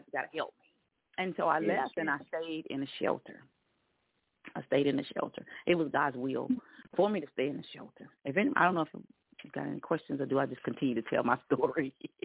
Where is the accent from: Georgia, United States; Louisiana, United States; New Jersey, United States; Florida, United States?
Georgia, United States; Rome; born there; But I was born in Rome, Georgia.